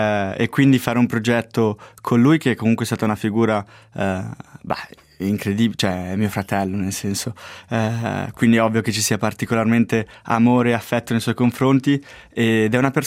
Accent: Lugano, Ticino, Switzerland; Io sono comunque cresciuto a Lugano, che è una città

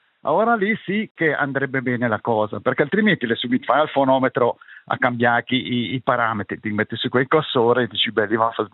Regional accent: Locarno, Ticino, Switzerland; io sono di Locarno.

